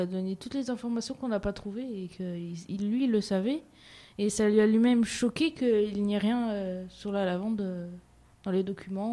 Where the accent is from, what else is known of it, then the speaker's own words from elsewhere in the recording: Manosque, Provence-Alpes-Côte d'Azur, France; born there; Oui, je suis née à Manosque.